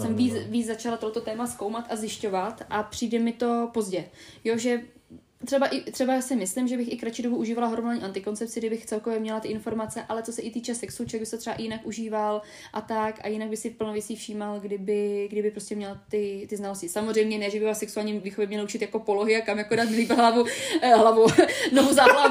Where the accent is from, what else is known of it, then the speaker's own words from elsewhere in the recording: Kolín, Central Bohemian Region, Czechia; já jsem z Kolína, že v Kolíně tam bylo jakoby nějaký studentský jakoby centrum